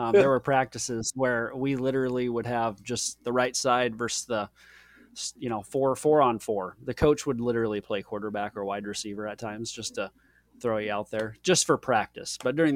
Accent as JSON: {"language": "English", "town": "Prague", "region": "Nebraska", "country": "United States", "tie": "born or raised there", "lives_now": "Omaha, United States", "said": "I grew up over by on a farm, small farm town called Prague, Nebraska. It's just west of Wahoo, about 15 or 20 minutes."}